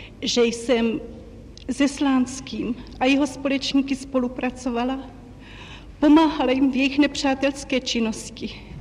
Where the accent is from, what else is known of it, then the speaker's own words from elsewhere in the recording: Trnovany, Ústí nad Labem Region, Czechia; born there; now in Prague, Czechia; V Trnovanech u Teplic.